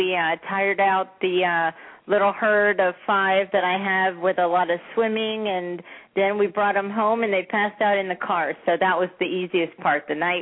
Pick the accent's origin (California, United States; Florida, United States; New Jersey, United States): Florida, United States; I grew up in South Florida. I had three brothers growing up, and I grew up in a pretty middle-class Jewish family with your typical neuroses, as you would say.